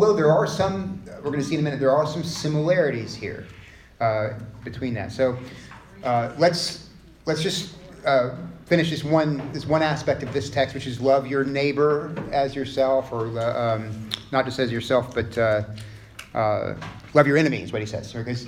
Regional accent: Texas, United States; I'm from Texas, and if a man, slaps another man in the face from Texas

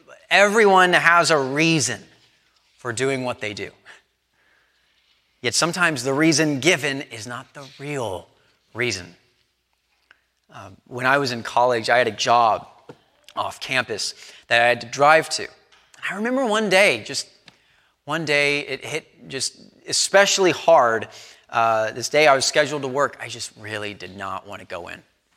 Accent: Texas, United States; now in Binghamton, United States; But I'm from Texas, after all. We don't get a lot of snow.

